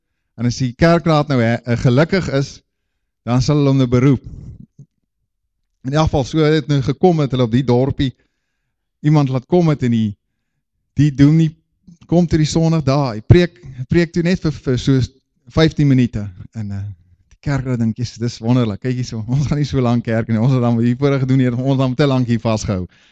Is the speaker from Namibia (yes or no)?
yes; Namibia; moved away as an adult; also born or lived in London, United Kingdom; ek is oorspronklik van Namibia af, daar groot geword en so in 2003 die Here my begin praat en wys gaan Londen toe. Nou ja, ons is Londen toe, ek op daai stadium, en die 1 jaar het toe 8 jaar geraak